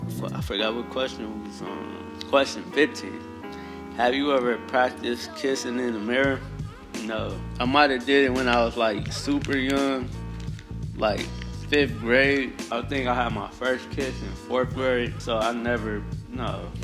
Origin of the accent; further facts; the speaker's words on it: Sandusky, Ohio, United States; Shout out to the city of Sandusky. Over the summer, I was working on a project with my hometown and a city official about putting art murals on bus stops in the city.